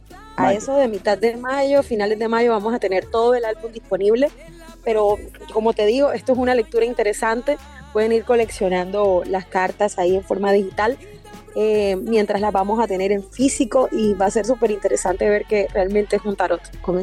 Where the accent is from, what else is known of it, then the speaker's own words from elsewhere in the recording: Barranquilla, Atlántico, Colombia; como nosotros aquí, siendo justamente barranquillera